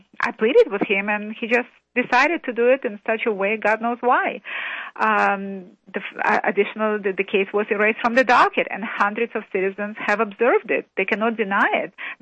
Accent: California, United States; I'm an attorney from Southern California, and I flew and drove thousands of miles to ask this one question.

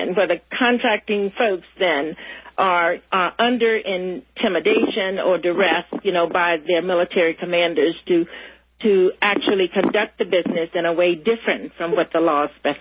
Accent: Louisiana, United States; I'm from Louisiana, so it's really a concern of mine

